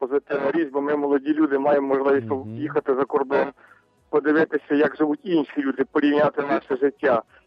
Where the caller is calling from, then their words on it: Vinnytsia Oblast, Ukraine; з Вінницької області.